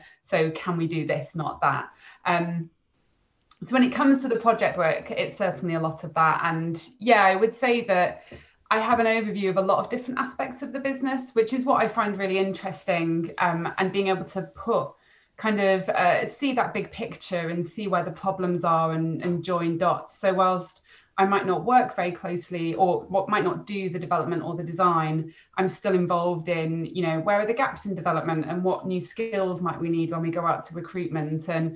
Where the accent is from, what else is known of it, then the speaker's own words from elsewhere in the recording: Wales, United Kingdom; I grew up in North Wales, and went to a very small primary school.